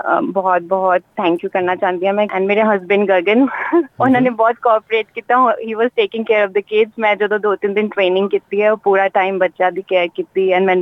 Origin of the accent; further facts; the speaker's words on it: Mohali, Punjab, India; ਕਿਉਂਕਿ ਮੈਂ ਚੰਡੀਗੜ੍ਹ ਤੋਂ ਬਿਲੋਂਗ ਕਰਦੀ ਹਾਂ, ਹੁਣ ਮੋਹਾਲੀ, ਚੰਡੀਗੜ੍ਹ ਦਾ ਬਰਥ ਹੈ, but I have been born boat up in Mohali.